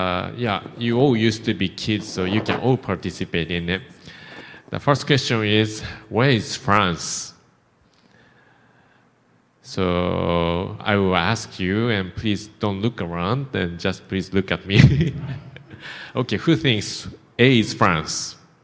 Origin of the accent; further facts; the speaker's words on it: Japan; from Japan